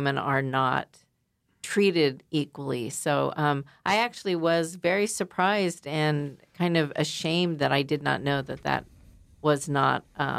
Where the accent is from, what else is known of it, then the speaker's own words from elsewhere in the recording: United States; And I, as an American woman, did not know that that was not a ratified amendment to the Constitution.